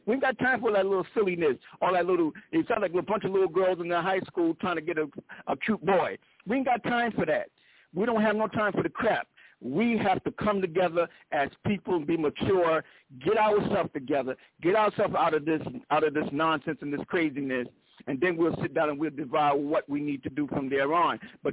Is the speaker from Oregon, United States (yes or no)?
no; South Carolina, United States; also born or lived in Harlem, New York; so many people told me when I was growing up from South Carolina to Harlem, do this, do that, look like this, walk like